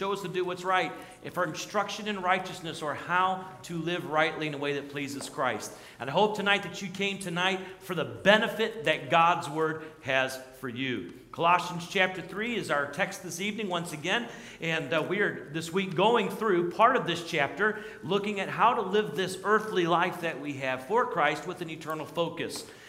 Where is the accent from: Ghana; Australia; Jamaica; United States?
United States; South Carolina; I grew up in South Carolina. We have bamboo all over the place.